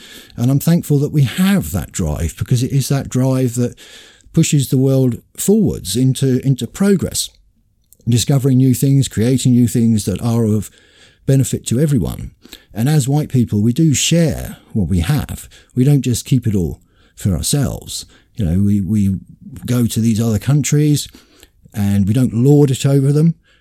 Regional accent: United Kingdom; but of course I would say that because I'm British

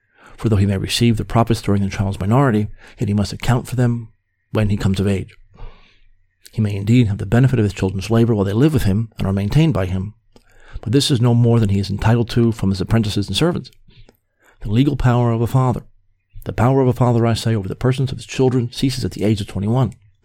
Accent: Clark, New Jersey, United States; I'm from Clark, he's from Westfield, but they're right next to each other.

